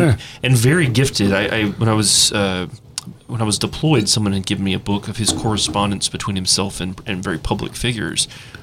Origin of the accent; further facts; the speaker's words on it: Southern US, United States; I grew up in the South, and my mom grew up in segregated schools in Alabama